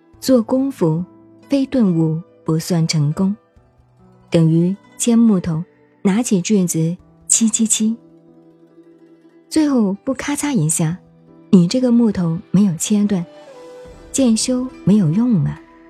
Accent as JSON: {"language": "Chinese", "country": "China", "said": "我是中国人，"}